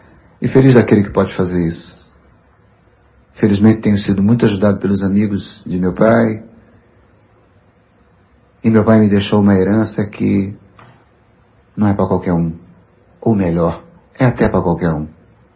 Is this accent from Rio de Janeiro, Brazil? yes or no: yes; Rio de Janeiro, Brazil; Faço samba porque sou do Morro de São Carlos, faço baião porque sou do Morro de São Carlos. Carioca, adoro minha terra, Rio de Janeiro é muito bonito